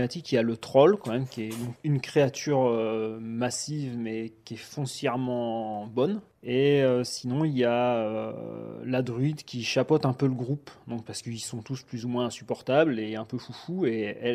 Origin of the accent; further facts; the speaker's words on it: La Croix-Saint-Ouen, Hauts-de-France, France; born there; Oui, je suis né à la Croix-Saint-Ouen et j'y vis toujours.